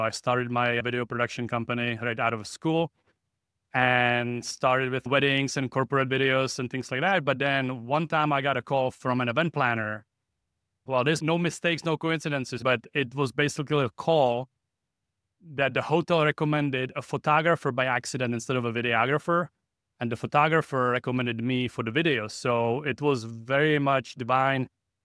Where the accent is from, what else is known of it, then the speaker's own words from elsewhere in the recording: Czechia; moved away as an adult; now in United States; I came here from the Czech Republic in 1997